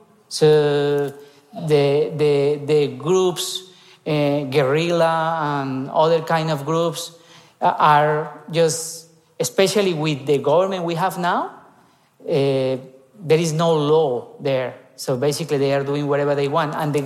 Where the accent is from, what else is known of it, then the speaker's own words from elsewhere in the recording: Bogotá, Bogotá Capital District, Colombia; English is a second language; We are from Bogota, so we were born there.